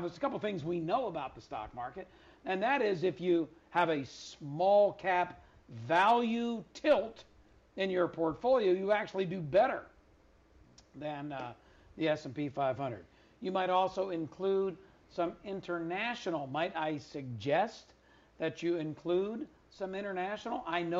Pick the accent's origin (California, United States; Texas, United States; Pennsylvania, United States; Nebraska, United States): Pennsylvania, United States; Philadelphia; Michael in Philadelphia, PA, my hometown, the city of brotherly love